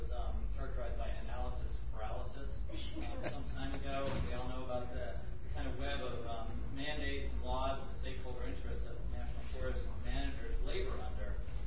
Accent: Arizona, United States; I'm a freelancer from Arizona

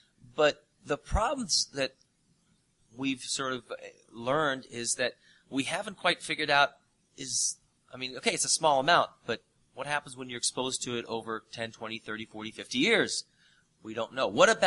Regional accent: Kent, Ohio, United States; I grew up partly in Kent, in Ohio, on the Cuyahoga River throughout the 80s. I went to Kent State.

